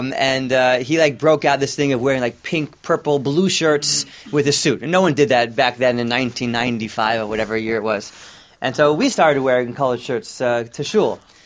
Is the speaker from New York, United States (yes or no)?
no; Teaneck, New Jersey, United States; I remember growing up in Teaneck.